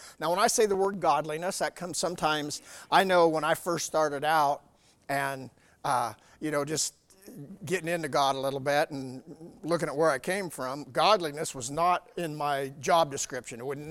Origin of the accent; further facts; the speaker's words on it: Lavella, Iowa, United States; I come from Lavella, way out West Lavella, and back then they had swimming lessons